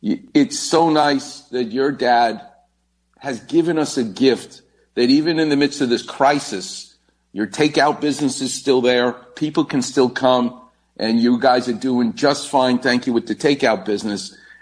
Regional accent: New York, United States; Growing up in New York, all I had was Fritos corn chips.

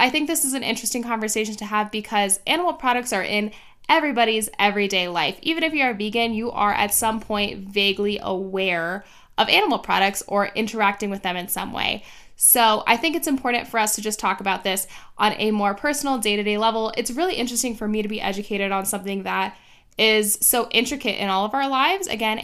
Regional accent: Miami, Florida, United States; now in Arizona, United States; I grew up in Miami.

